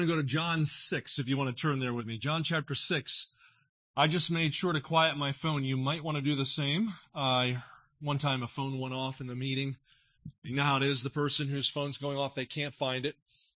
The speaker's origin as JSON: {"language": "English", "region": "New Jersey", "country": "United States", "tie": "born or raised there", "said": "We grew up in South Jersey, and then my dad was a general contractor."}